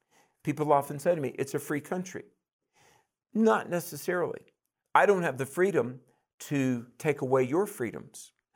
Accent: North Carolina, United States; I'm from the South, North Carolina. You know, growing up, turns out we were poor. I didn't know that. We had a chicken farm for 88 years

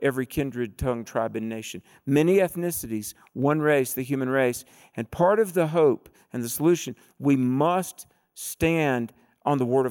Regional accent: the South, United States; Very, very sadly, I'm from the South. And I came to the Lord through

